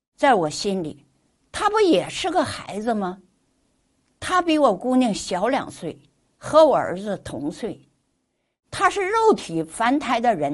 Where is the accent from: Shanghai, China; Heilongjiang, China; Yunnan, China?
Heilongjiang, China; Harbin; 他是大连人，我是哈尔滨人